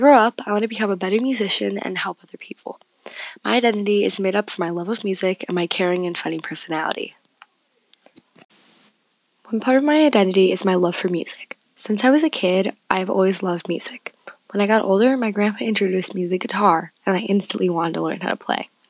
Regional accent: Robbinsdale, Minnesota, United States; now in Arden Hills, United States; I grew up in Robbinsdale, Minnesota, and I now live in Arden Hills, Minnesota.

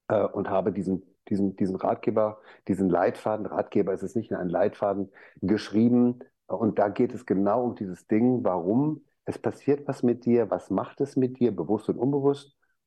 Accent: Dortmund, North Rhine-Westphalia, Germany; Ich bin auch gerade in Dortmund, ich komme ja aus Dortmund, ich komme vom Ruhrpott und bin auch jetzt hier in Dortmund

